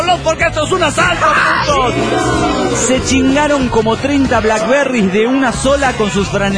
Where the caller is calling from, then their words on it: Valencia, Carabobo, Venezuela; de Valencia, Venezuela.